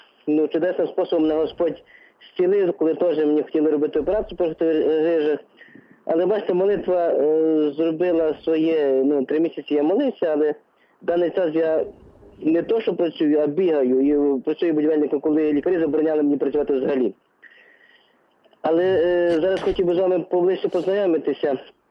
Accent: Ternopil Oblast, Ukraine; now in Kyiv, Ukraine; я теж з Тернопільської області, зараз живу в Києві.

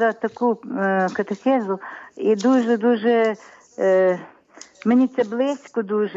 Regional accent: Kamianets-Podilskyi, Khmelnytskyi Oblast, Ukraine; Я з Кам'янця-Подільського.

